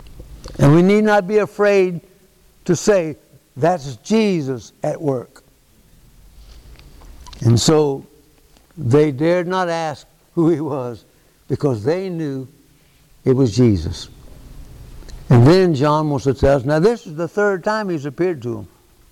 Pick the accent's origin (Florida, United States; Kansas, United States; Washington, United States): Florida, United States; Jacksonville; When I was a boy growing up in Jacksonville, Florida, we had a group of ladies and a couple of men who met every Wednesday morning at our church